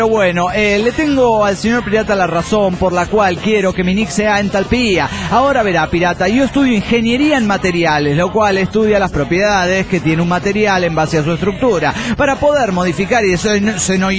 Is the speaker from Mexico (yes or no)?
yes; Morelia, Michoacán, Mexico; yo soy de Morelia, Michoacán.